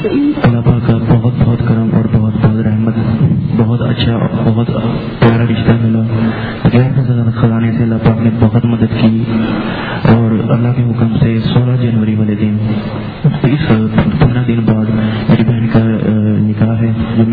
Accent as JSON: {"language": "Urdu", "town": "Faisalabad", "region": "Punjab", "country": "Pakistan", "said": "فیصلہ آباد سے آیا ہوں."}